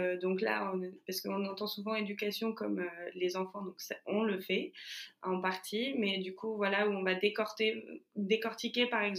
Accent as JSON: {"language": "French", "town": "Paris", "region": "Île-de-France", "country": "France", "tie": "born or raised there", "said": "je suis bretonne de cœur, parisienne de souche, puisque et née au Bordelaise maintenant. J'ai 32 ans"}